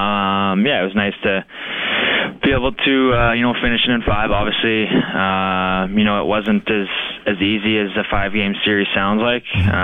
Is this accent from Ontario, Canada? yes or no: no; Saskatoon, Saskatchewan, Canada; You know, get to play in my hometown, and obviously Saskatoon's you know, a great team